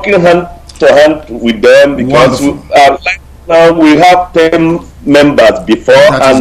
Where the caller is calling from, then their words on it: Sweden; I'm calling from Sweden.